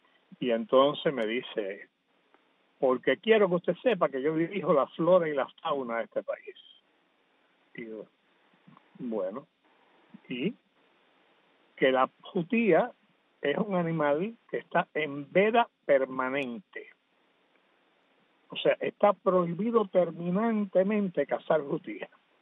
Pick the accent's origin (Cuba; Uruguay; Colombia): Cuba; also born or lived in Mexico; now in United States; Yo al cabo de unos cuantos años salí de Cuba por primera vez. Y fui a México. Y desde México logré venir hasta aquí, pedí asilo político y soy asilado político desde hace muchos años.